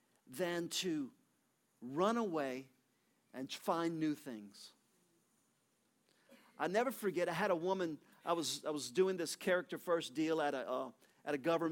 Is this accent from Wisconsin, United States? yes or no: no; Louisiana, United States; And so we're both from Louisiana, so we very rarely see snow.